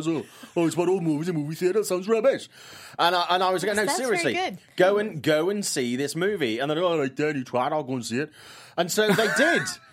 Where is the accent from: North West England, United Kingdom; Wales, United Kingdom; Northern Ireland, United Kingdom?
Wales, United Kingdom; when I was a student, I was in my hometown of South Wales.